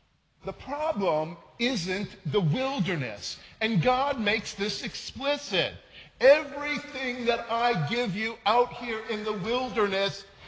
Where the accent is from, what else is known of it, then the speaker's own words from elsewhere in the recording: Chicago, Illinois, United States; Now, the irony here is this. I'm from Chicago, right?